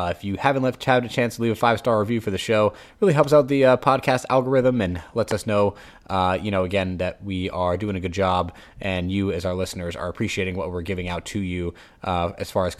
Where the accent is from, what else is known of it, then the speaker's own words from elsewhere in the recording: Connecticut, United States; I am from Connecticut, so if you guys didn't know that, big UConn fan here.